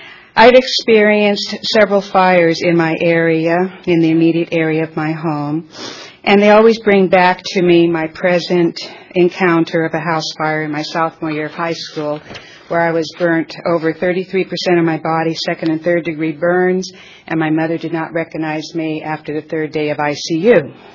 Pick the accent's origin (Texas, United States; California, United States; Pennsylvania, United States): California, United States; I was born and raised in San Joaquin County.